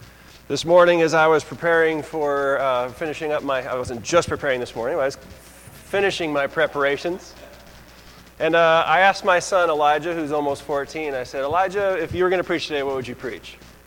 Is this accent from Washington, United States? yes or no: yes; Seattle, Washington, United States; also born or lived in Nampa; now in Boise, United States; I was born in Nampa, but basically grew up in Seattle.